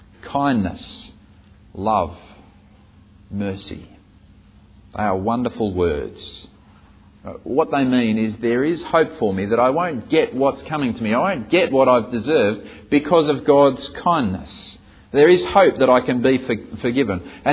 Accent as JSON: {"language": "English", "country": "Australia", "tie": "born there", "said": "I was born in Australia."}